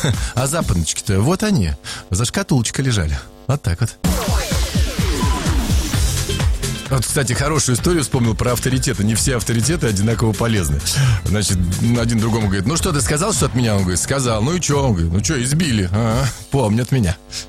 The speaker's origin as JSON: {"language": "Russian", "region": "Saint Petersburg", "country": "Russia", "said": "Я, поскольку сам из Ленинграда, мне очень близок этот анекдот."}